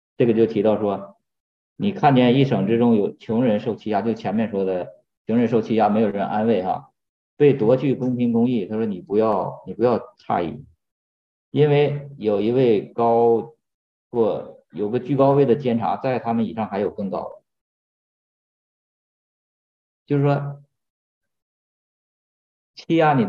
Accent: China; 这个其实我们中国人讲五福，对吧？

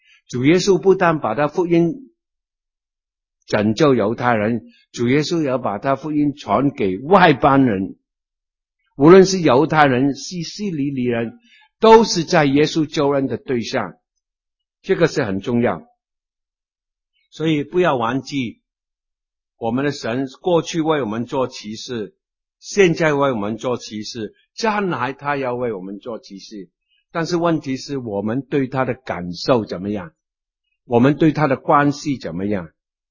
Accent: China; 特别我们中国人呢，我们的习惯呢很严肃的

